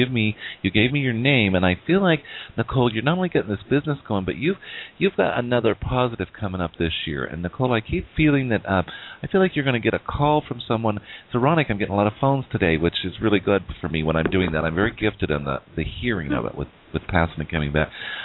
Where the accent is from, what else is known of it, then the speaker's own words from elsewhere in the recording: United States; you know I'm Native American and so is Psychic Celeste.